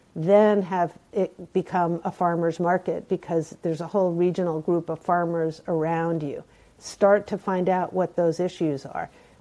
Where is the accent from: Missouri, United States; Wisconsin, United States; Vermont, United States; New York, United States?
New York, United States; Brooklyn; You know, I'm from Brooklyn, you know, I don't have chickens, but I bet you other people around Brooklyn have chickens.